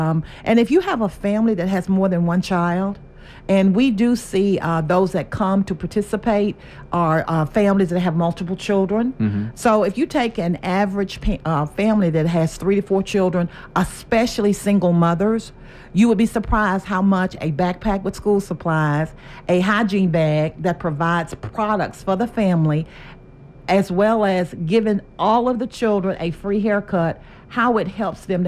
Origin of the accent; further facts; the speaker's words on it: Murfreesboro, Tennessee, United States; now in Smyrna, United States; I grew up in Murfreesboro, and I married my husband and moved to Smyrna. But I stayed in Rutherford County.